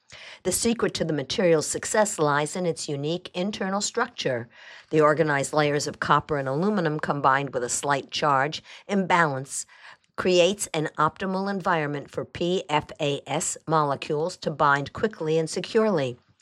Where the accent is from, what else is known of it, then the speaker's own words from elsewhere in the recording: Italy; now in United States; I grew up in Italy, where gesturing is practically a second language. Now that I live in the United States